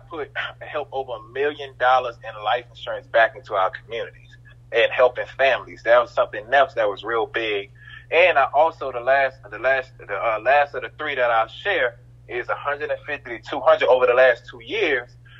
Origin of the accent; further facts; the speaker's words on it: Columbia, South Carolina, United States; Where I grew up at on North Main, right here in Columbia, South Carolina, an African-American male, I was like, you got the wrong person.